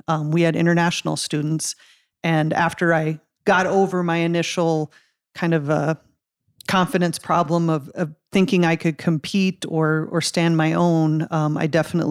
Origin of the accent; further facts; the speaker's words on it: South Dakota, United States; growing up in South Dakota, doing all of my education here, I wasn't sure I was prepared for that.